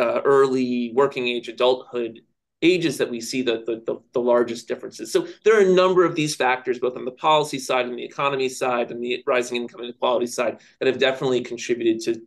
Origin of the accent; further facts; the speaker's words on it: United States; And that was a tough one to swallow as an American looking at those data.